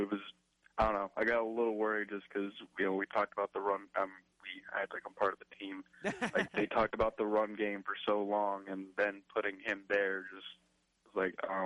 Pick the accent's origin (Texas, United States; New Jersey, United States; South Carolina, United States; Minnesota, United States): Texas, United States; Austin; I'm from Austin, Texas, and I'm a UT fan